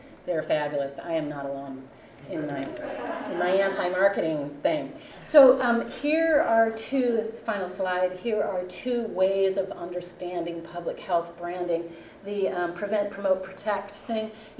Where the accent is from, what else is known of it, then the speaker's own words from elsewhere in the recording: Portland, United States; I'm from Portland, so we do all that there.